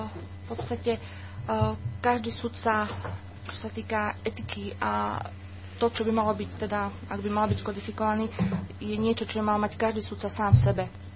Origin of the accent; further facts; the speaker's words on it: central Slovakia, Slovakia; pochádzam zo stredného Slovenska, kde som sa narodila, kde som vyrastala a kde som získala základné a stredoškolské vzdelanie.